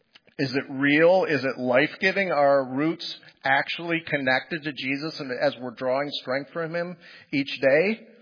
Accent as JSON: {"language": "English", "town": "Toledo", "region": "Ohio", "country": "United States", "tie": "born or raised there", "said": "My house growing up in Crossgates in South Toledo"}